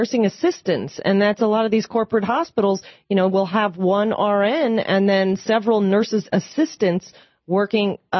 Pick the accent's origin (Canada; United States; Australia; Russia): United States; Florida; Everybody's usually from somewhere else, but born and raised in Florida myself.